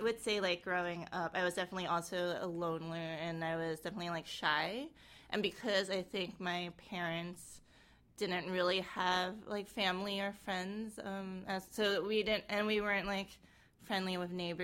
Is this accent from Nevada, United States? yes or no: no; Queens, New York, United States; I was born in Queens.